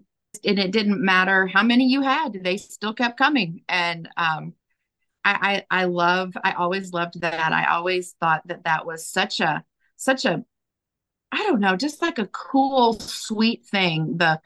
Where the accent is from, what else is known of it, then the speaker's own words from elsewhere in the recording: Dallas, Texas, United States; And growing up in Dallas, that just, I didn't see it.